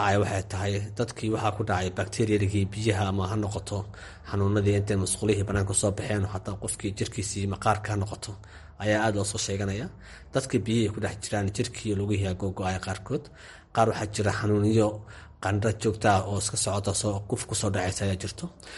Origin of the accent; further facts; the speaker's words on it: Beledweyne, Hiran, Somalia; waxaan ku dhashay Beledweyne, nolosheedii ma kusoo qaatay, waxaan kusoo bartay, inkastoo Hargeysa aan qayb aan ku lahaa